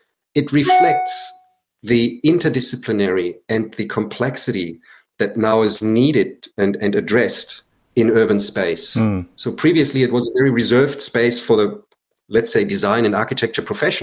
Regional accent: Germany; I'm just saying that because I am from Germany. I know roughly how big Germany feels.

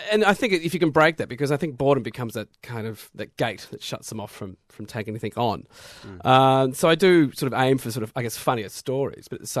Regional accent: Ringwood, Victoria, Australia; moved away; I also was desperate to get out of Australia. I grew up in Ringwood

